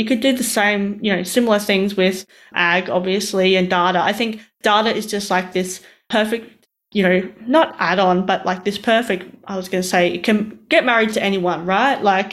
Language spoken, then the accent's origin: English; Roma, Queensland, Australia; also born or lived in Brisbane; now in Toowoomba, Australia; I grew up in Roma and, you know, I loved math was my jam. I went into engineering, but it was, you know, I went to uni in Brisbane and I live in Toowoomba now, which is regional.